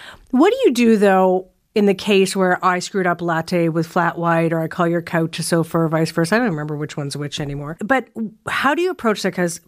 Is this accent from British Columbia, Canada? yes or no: no; Saskatchewan, Canada; moved away as an adult; also born or lived in Ontario; I'm from Saskatchewan. And I grew up there and lived there for the first 22 years of my life.